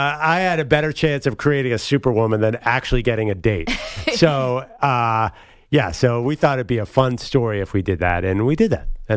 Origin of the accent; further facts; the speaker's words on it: Philadelphia, Pennsylvania, United States; also born or lived in New York; But I grew up in Philly. I grew up in the suburbs of Philly.